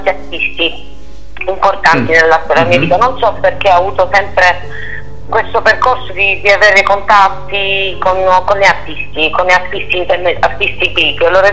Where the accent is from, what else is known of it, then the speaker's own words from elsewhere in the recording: Aci Castello, Sicily, Italy; sono di Acicastello è un paesino, il paesino del Berga, dove nascono i faraglioni, nasce di Sera Lachea, il castello di Acicastello, quindi sono cresciuta in questo paesino, per un po' le mie radici